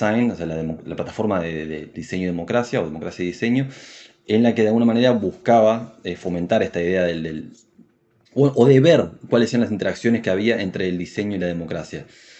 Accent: Montevideo, Uruguay; born there; nací en Montevideo, Uruguay, y de alguna manera soy una suerte de hijo de la democracia, porque nací en el 85

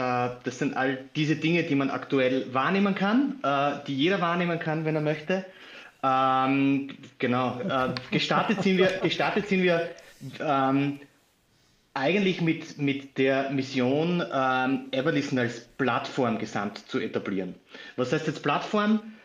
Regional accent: Styria, Austria; now in Graz, Austria; Also ich bin aus der Steiermark, beziehungsweise jetzt, wir sind ja beheimatet in Graz aktuell und ich komme in der Nähe.

